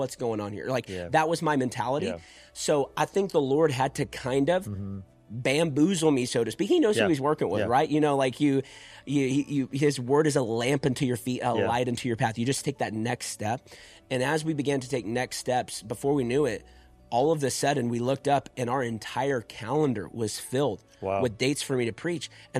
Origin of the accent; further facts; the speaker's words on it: San Angelo, Texas, United States; I'm from San Angelo, Texas. It's like West Central Texas.